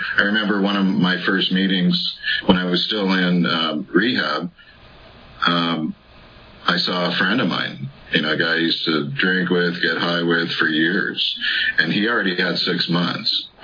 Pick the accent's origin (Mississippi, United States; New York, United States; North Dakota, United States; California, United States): California, United States; So I was raised in Orange County. That's why I was in Fullerton.